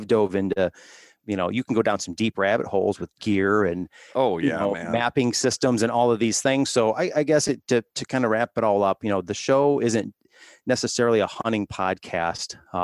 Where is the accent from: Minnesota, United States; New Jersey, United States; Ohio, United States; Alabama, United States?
Ohio, United States; because I didn't want it to be solely a show about elk hunting because, I'm from Ohio.